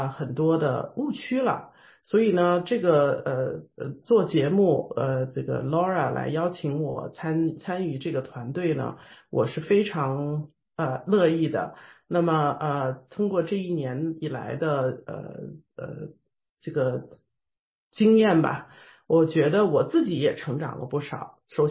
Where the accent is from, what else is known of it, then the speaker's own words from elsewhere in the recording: Xi'an, Shaanxi, China; moved away as an adult; now in United States; 我是来自中国西安，那么来美国已经有将近30年了，做会计师也有26年了。